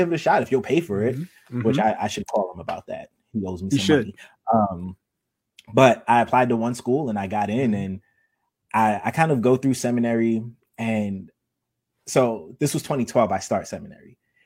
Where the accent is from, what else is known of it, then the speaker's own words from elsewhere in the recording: Brooklyn, New York, United States; So I am from Brooklyn. If you talk to me for more than 10 minutes, you'll hear that at least 5 times.